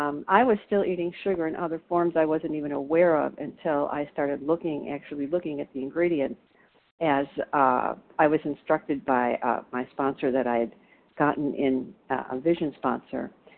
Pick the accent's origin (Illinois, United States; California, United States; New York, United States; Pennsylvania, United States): Illinois, United States; I'm from Illinois.